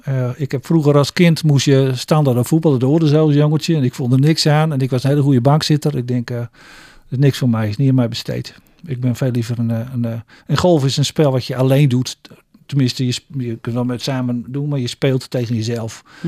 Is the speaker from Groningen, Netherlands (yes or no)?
yes; Groningen, Netherlands; also born or lived in The Hague; als Groninger was ik ook een soort ontwikkelingswerker in het Verre Westen.